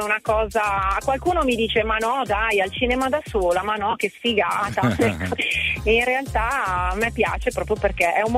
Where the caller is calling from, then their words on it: Lombardy, Italy; Sono della provincia di Monza e Brianza.